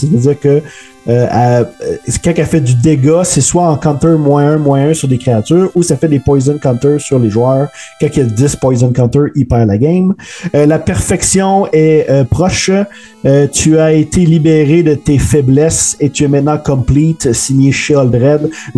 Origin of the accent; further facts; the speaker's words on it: Quebec, Canada; j'ai rêvé que je marchais sur la plage chez nous à Gaspésie.